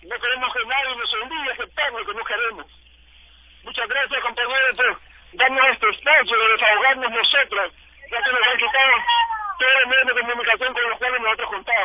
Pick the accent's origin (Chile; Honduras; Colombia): Honduras; Y nosotros, como pueblo hondureño, decidimos como mayoría cuál es el futuro de nuestro país y de nuestros hijos